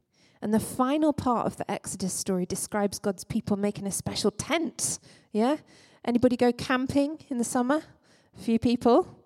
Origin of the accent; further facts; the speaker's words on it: Scotland, United Kingdom; It's a good job we're all Scottish and we can do the at the end.